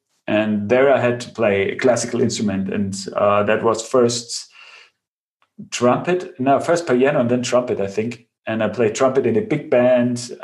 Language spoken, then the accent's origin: English; Bavaria, Germany; English is a second language; I grew up in Bavaria on the countryside where there is, there are not a lot of cool people hanging out listening to interesting progressive records.